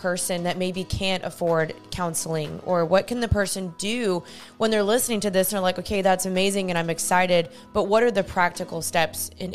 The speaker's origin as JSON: {"language": "English", "country": "United States", "tie": "born there"}